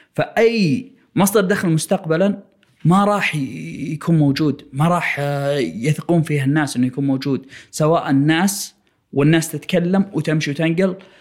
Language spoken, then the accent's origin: Arabic; Saudi Arabia; إحنا سعودية نأخذ شيء ونحطه في مكان ثاني